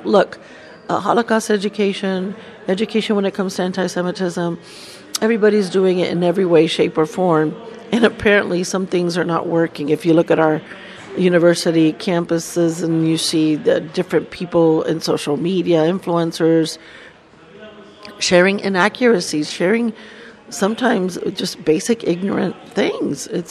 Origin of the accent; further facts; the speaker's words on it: United States; And I am an American, and my country is also, let's say, exerting certain pressures politically on Israel